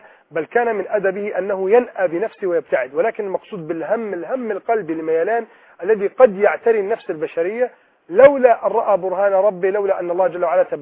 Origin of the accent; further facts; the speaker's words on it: Egypt; بلدنا مصر